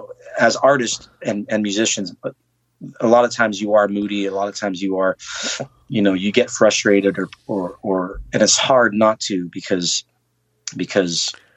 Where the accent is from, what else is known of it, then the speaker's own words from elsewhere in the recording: Pittsburgh, Pennsylvania, United States; now in Los Angeles, United States; I go outside and it's sunshine every day, especially I grew up in Pittsburgh.